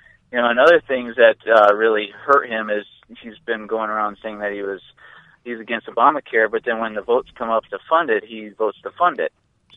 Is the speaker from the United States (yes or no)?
yes; Iron River, Michigan, United States; Well, I'm from Iron River, Michigan. I was born and raised there.